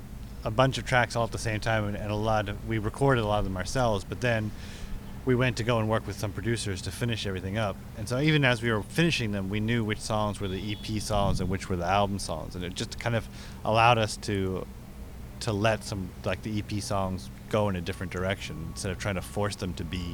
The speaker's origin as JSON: {"language": "English", "country": "South Africa", "said": "my dad's an Anglophile because I'm from South Africa."}